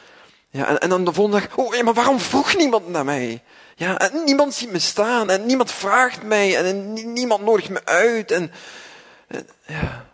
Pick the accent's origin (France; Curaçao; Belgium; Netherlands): Belgium; Flanders; zeker wij als Vlamingen, ja, hebben daar wat extra last van, lijkt het.